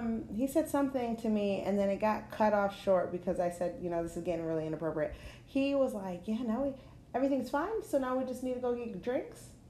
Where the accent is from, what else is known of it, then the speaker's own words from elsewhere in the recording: New England, United States; Listen, I'm from New England. I still don't eat that mess.